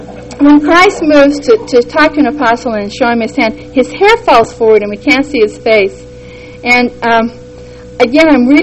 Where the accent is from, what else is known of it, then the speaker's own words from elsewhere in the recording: Cedar City, Utah, United States; maybe it's just because I grew up in Cedar City and we're 10 years behind and we had the 50s and the 60s.